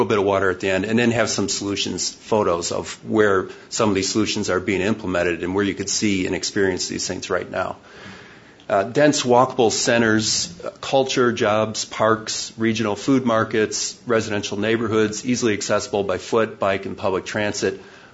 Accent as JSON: {"language": "English", "region": "California", "country": "United States", "said": "And I'll have to admit, I'm up here from California, and I was scouting out your glaciers today"}